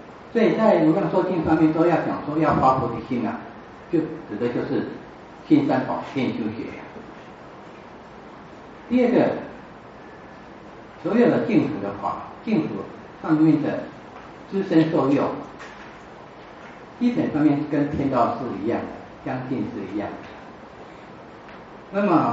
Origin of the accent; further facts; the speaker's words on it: China; 像我们中国人说这样的啊，天助自助